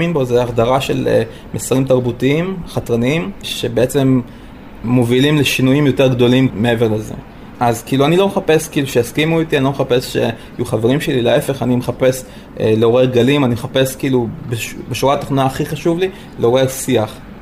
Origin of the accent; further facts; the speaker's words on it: Russia; אפילו את החלקים הכי מגעילים בתור רוסי, הייתי אוכל את המת הדבום